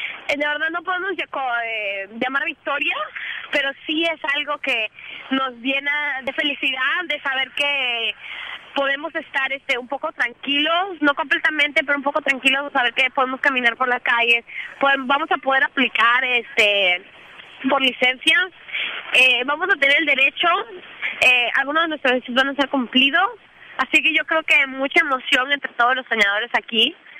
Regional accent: Peru; now in United States; Llegué hace 10 años de Perú y bueno, ahora es un cambio completo.

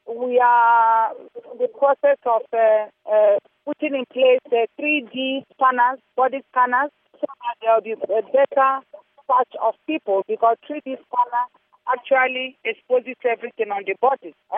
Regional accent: Nigeria; Mine is an appeal as a Nigerian that knows that we deserve better than this

